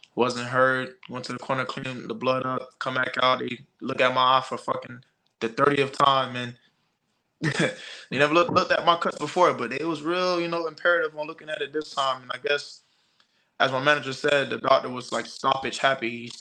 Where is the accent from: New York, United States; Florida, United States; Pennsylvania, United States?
Florida, United States; Miami; You know, Miami. I'm not from Broward County, but Miami and Broward is, you know, we right here, like in Florida.